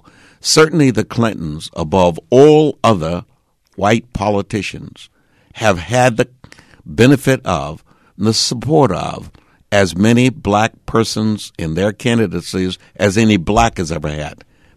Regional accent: Mineola, Texas, United States; I think there's lots of Texas left in me. I think I brag like I'm still a Texan. I think sometimes I drop my ings like I still live here in Texas

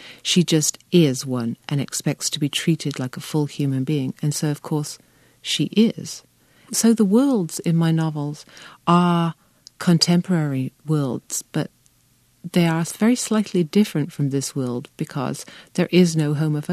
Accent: England, United Kingdom; She doesn't walk through the world, just as I don't, thinking I am a woman or I am English

